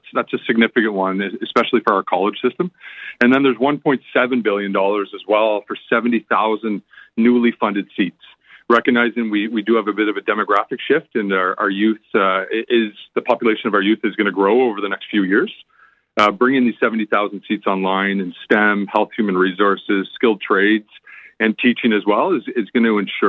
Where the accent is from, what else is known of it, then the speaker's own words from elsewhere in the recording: Ontario, Canada; especially for Eastern Ontario, because I'm from Eastern Ontario as well